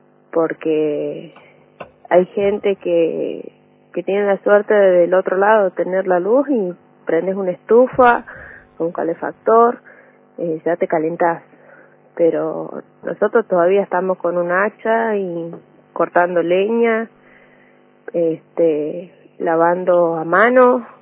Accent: San Luis, Argentina; No, yo soy nativa de acá de San Luis Capital.

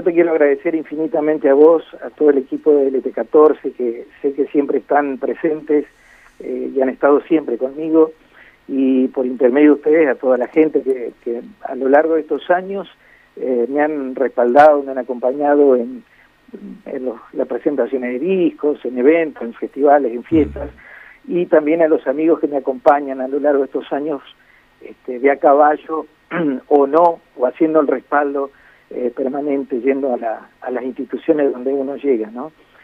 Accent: Entre Ríos, Argentina; como ciudadano, como argentino, aspiro es a tratar de ir sembrando poquito a poco nuestra música entrerriana

